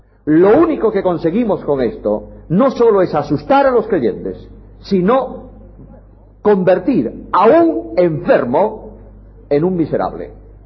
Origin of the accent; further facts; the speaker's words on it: Galicia, Spain; Y yo, como gallego, buen gallego